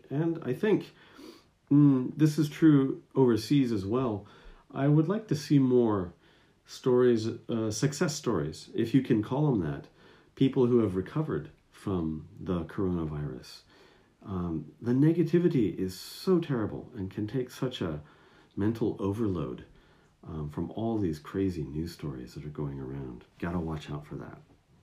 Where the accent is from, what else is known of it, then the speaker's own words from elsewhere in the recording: United States; now in Japan; being an American, it makes me think about my daily habits when I was living in the States and maybe some things that have improved since I've lived in Japan